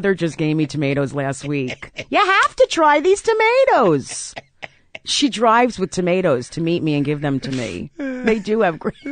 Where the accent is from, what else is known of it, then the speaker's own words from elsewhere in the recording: South Orange, New Jersey, United States; Yeah, I grew up in South Orange, New Jersey.